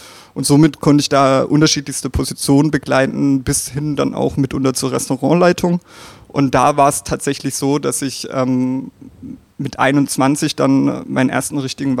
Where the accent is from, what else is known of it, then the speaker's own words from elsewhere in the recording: Bruchsal, Baden-Württemberg, Germany; also born or lived in Darmstadt; ursprünglich komme ich aus der Region Karlsruhe-Heidelberg, aus dem beschaulichen Bruchsal. Eine Monopolgeschichte für Spargel und Erdbeeren und natürlich auch ein bisschen Weinregion.